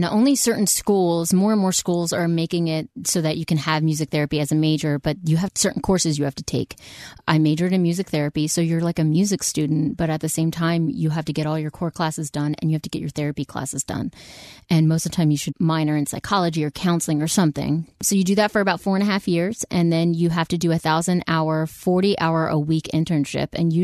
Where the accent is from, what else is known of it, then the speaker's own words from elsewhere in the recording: Ardmore, Pennsylvania, United States; I grew up in Ardmore, Havertown area. From the age of 5 until 22, I went to Catholic school.